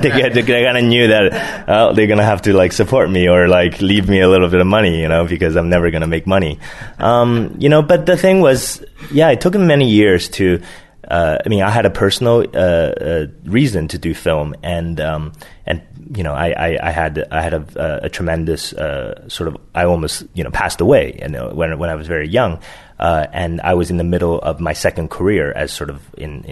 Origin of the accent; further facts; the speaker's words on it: Vancouver, British Columbia, Canada; we got to show in my hometown of Vancouver.